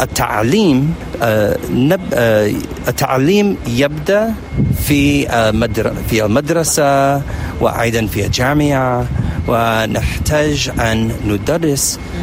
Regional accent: United States; Arabic is a second language; عندنا في أمريكا تنوع

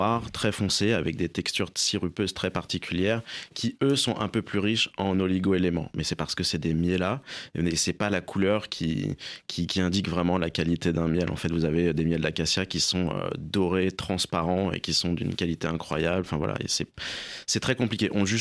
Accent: France; chez nous, en France, je parle.

